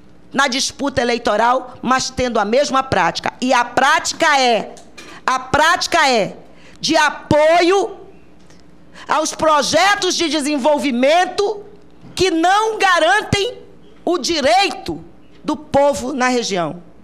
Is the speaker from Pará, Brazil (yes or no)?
yes; Pará, Brazil; eu sou paraense. Sou paraense e tenho tanto orgulho de ser paraense quanto ele. Amo a minha terra